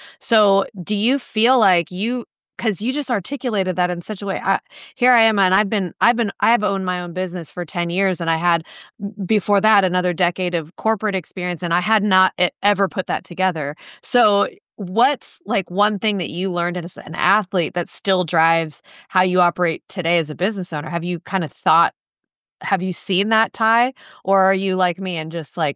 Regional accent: California, United States; Growing up in Southern California, we're huge USC fans

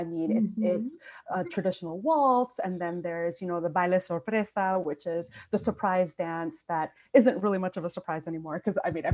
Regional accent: New Jersey, United States; now in Minneapolis, United States; Currently, I live in Minneapolis, where it is freezing right now, but I grew up outside of New York City in New Jersey

